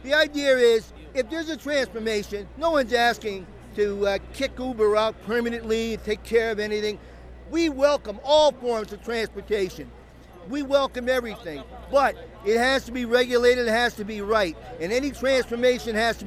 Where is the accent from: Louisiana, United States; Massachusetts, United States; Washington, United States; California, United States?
Massachusetts, United States; Cambridge; here with our brothers. We're from Cambridge.